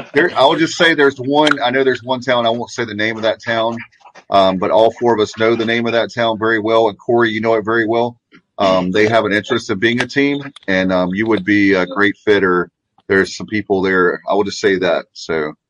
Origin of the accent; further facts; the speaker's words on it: Williamston, North Carolina, United States; being like my hometown of Williamston.